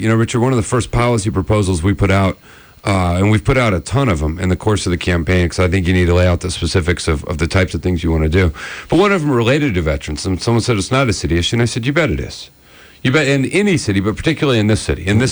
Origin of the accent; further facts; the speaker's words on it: Carson City, Nevada, United States; also born or lived in Arkansas; Well, so my family was all from Southern California, and I grew up in Carson City, Nevada. I went to high school in Arkansas, actually